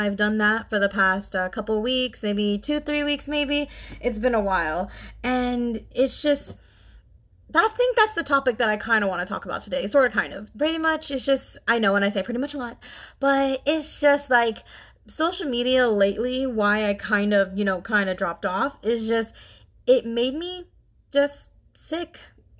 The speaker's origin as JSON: {"language": "English", "country": "Philippines", "said": "I am a Filipino girl in this big world."}